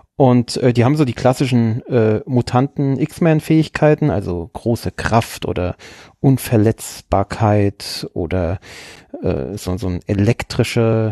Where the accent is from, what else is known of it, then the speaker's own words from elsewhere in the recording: Großostheim, Bavaria, Germany; von einer Distille hier ganz in der Nähe aus meinem Heimatort. Großostheim